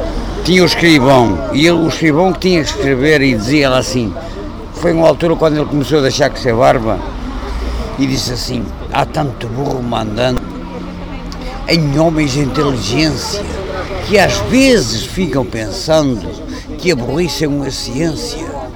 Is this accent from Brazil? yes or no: no; Norte, Portugal; now in Algarve, Portugal; Não, eu não sou algarvio, sou norte, mas estou aqui, resido no Algarve desde 28 de agosto de 81.